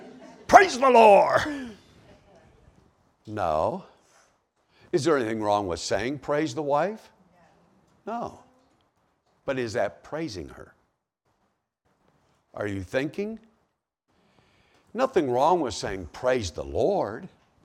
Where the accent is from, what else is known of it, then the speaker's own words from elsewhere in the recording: Ohio, United States; I come to Ohio and I think this is where God resides. This is the Holy Land. I'm from Ohio. This is the Holy Land.